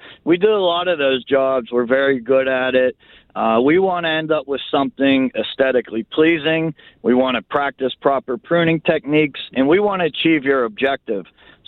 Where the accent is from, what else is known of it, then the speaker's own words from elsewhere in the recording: Pittsburgh, Pennsylvania, United States; Oh, I love Lincoln Place. I grew up in Greenfield. We always had good battles with Lincoln Place.